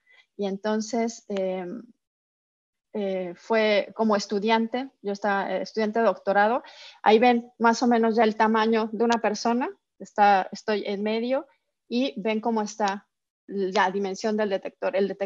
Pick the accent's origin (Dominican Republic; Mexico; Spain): Mexico; Puebla; yo soy originaria de Puebla, ahí estudié.